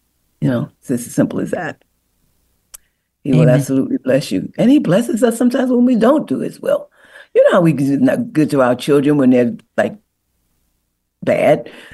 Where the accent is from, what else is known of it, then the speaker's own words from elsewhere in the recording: Newark, New Jersey, United States; In Newark, New Jersey.